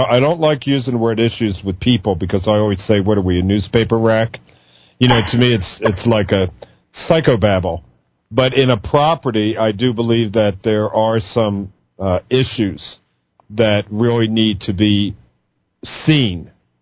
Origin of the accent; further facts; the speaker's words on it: Philadelphia, Pennsylvania, United States; moved away; Well, I'm from Philly.